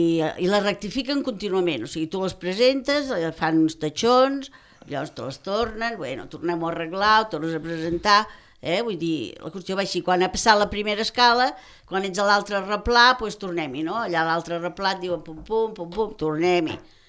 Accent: Pradell, Catalonia, Spain; Per això, que soc de Pradell, no ho soc de fora.

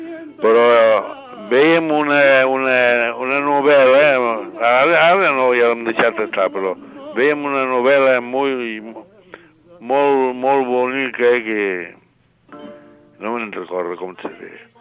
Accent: Falset, Catalonia, Spain; Soc espanyol aquí.

